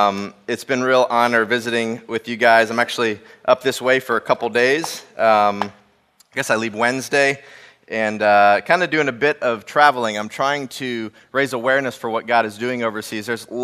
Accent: United States; now in Italy; I'm American, so don't be worried if you thought I might have been an Italian church planter. I speak your language.

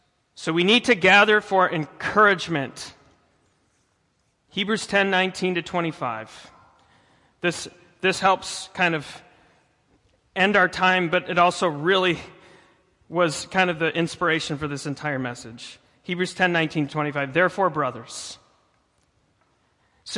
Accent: Buffalo, New York, United States; But anyway, I grew up in Buffalo, which is like almost Canada

